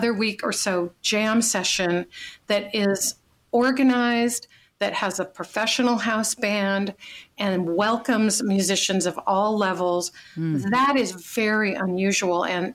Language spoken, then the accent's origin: English; Dublin, California, United States; in my hometown of Dublin